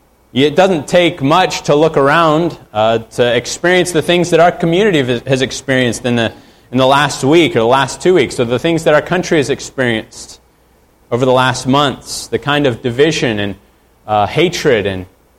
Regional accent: Arizona, United States; I grew up in Arizona. Everything is brown out there.

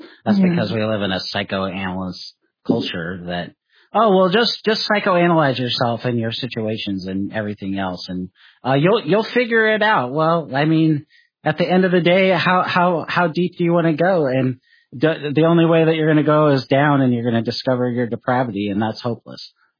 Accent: Seattle, Washington, United States; also born or lived in California; It obviously was there when I lived in California, growing up in Seattle.

